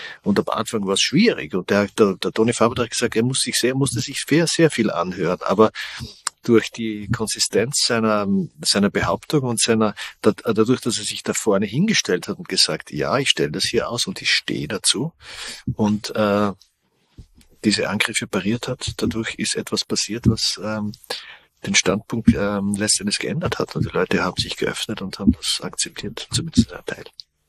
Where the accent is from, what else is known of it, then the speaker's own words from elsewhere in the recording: Austria; Ich komme aus Österreich, sehr katholisches Land.